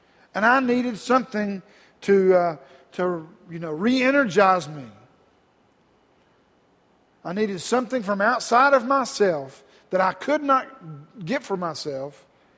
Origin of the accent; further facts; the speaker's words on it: Georgia, United States; You know, I'm from Georgia, and I like the Georgia Bulldogs, and they didn't do too well yesterday.